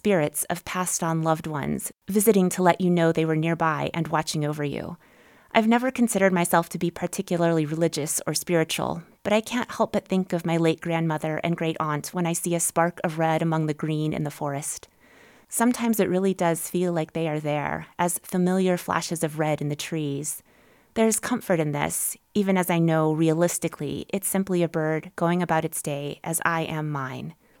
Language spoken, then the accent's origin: English; Alabama, United States; the small red birds I love from my home state of Alabama.